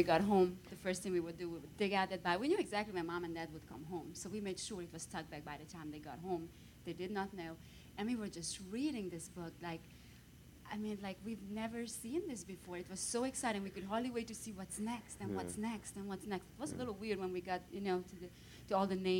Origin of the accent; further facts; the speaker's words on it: Romania; first language Hungarian; English is a second language; I was born and raised in Romania, but I am by nationality Hungarian.